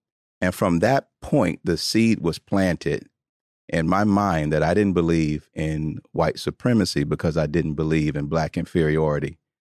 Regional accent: Tuscaloosa, Alabama, United States; I grew up in Tuscaloosa, Alabama, in the South.

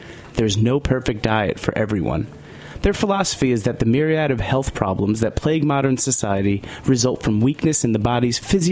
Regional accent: New York, United States; But as a New Yorker, I can't relax.

